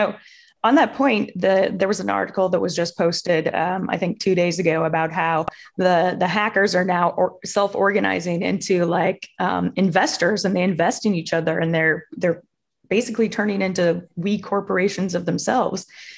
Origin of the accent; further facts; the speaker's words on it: Chicago, Illinois, United States; And, you know, hey, 1920s, you know, and throughout the history of Chicago, I grew up in Chicago.